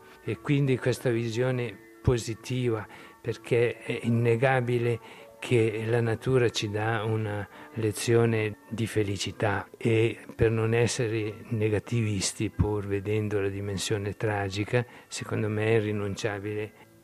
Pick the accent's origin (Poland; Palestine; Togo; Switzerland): Switzerland; Ligornetto, Ticino; born there; Io sono nato a Ligornetto. Sono nato proprio accanto alla casa del pittore, del scultore Apollonio Pessina.